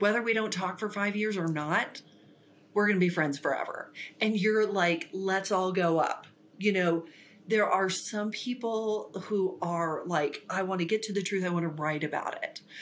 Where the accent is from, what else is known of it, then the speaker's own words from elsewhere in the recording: Ponca City, Oklahoma, United States; And the place I grew up was in Ponca City, Oklahoma, which is such a special place.